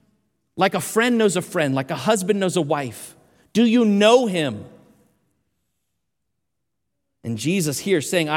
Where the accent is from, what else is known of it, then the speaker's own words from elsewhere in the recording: Oklahoma, United States; born there; that I was born in Oklahoma?